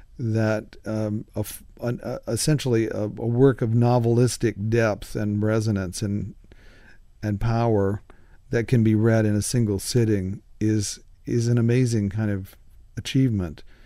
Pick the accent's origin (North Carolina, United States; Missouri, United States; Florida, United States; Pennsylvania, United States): North Carolina, United States; Rocky Mount; now in Hillsborough, United States; It's not my hometown, which was Rocky Mount. It's not my current hometown, which is Hillsborough, North Carolina.